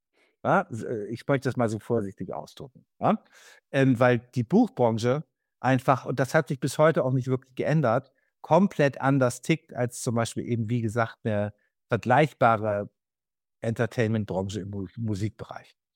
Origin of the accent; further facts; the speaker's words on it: Bremen, Germany; ich bin Hanseat, ich bin Bremer, ich habe eine relativ direkte Art, mit Leuten zu kommunizieren.